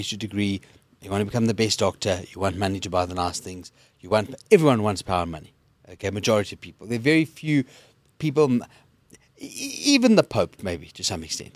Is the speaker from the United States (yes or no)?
no; Johannesburg, Gauteng, South Africa; I'm very proud to come from Mayfair in Johannesburg. I'm proud that where I've come from and where my heritage lies.